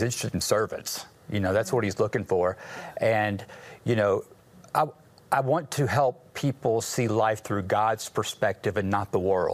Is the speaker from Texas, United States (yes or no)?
yes; Plano, Texas, United States; Well, at a young age, I grew up in the Dallas area, and actually grew up in Plano, Texas.